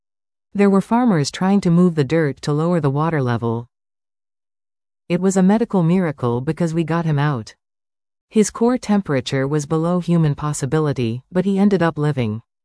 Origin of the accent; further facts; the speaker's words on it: West Elgin, Ontario, Canada; I grew up in West Elgin. I called Dutton my home.